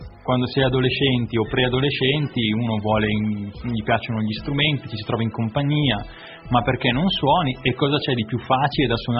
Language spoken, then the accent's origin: Italian; Varese, Lombardy, Italy; poi noi sono di Varese, quindi nella provincia, nella regione